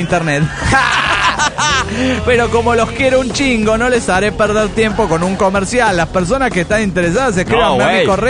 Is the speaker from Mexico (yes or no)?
yes; Querétaro, Mexico; de Querétaro, México.